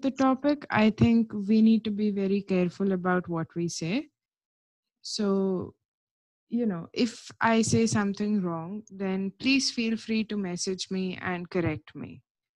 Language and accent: English; India; As far as my passport goes, I am Indian.